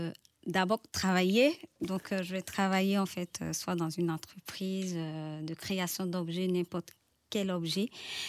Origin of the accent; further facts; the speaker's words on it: Côte d’Ivoire; Moi, je viens de la Côte d'Ivoire d'abord. Ouais. Donc, j'ai étudié en design textile en Côte d'Ivoire.